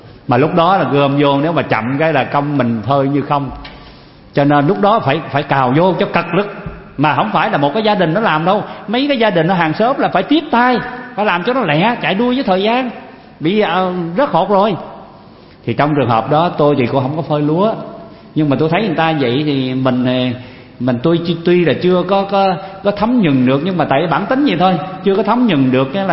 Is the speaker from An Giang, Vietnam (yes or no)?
yes; An Giang, Vietnam; Và quý vị tiểu biết cái vùng miền Tây đó, quê tôi ở vùng Long Xuyên Châu Đốc á.